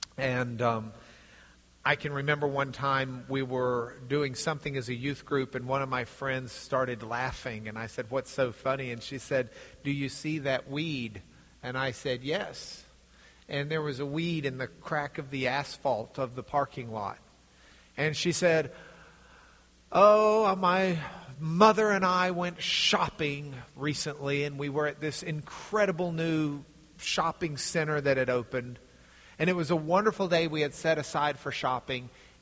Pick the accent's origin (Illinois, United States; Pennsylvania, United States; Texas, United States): Texas, United States; Lubbock; When I was growing up in Lubbock, Texas, one of my friends in the youth group had a different home life